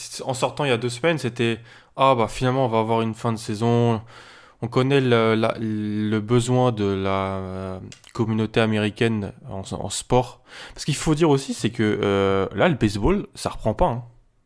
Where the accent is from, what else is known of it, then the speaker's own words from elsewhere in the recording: France; chez nous en France